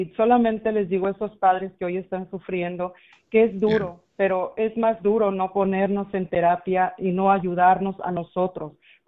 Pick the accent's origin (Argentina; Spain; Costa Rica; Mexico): Mexico; Mexicali, Baja California; yo soy de Mexicali, sí